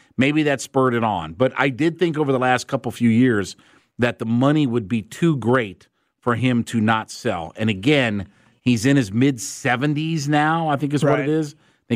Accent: Northeast, United States; I grew up in the Northeast, so, again, that was what I was watching.

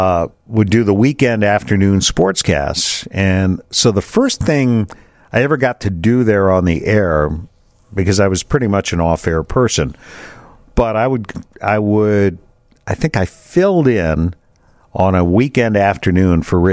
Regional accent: Washington, District of Columbia, United States; I got offered a job back in Washington, which was my hometown, and my folks still live there.

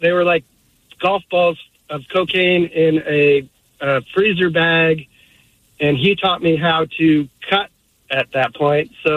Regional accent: Ballard, Washington, United States; but I grew up in Ballard back in the day, and it was crazy.

